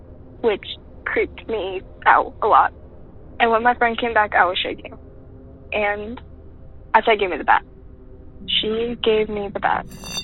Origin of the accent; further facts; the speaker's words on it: Iowa, United States; So, I'm going to stay anonymous, but I grew up in Iowa, on more the eastern west side of Iowa.